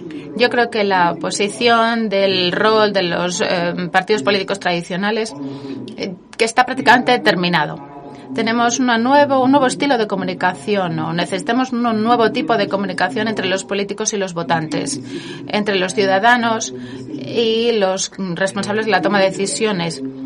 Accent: Poland; Spanish is a second language; especialmente en vuestro país, en España, debido a la escala de la migración, y en mi país, Polonia, que no se ve muy afectado por la migración

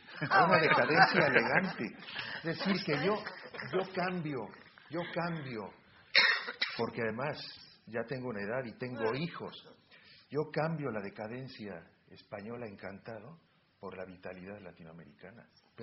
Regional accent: Veracruz, Mexico; aun cuando soy un catalán de Veracruz

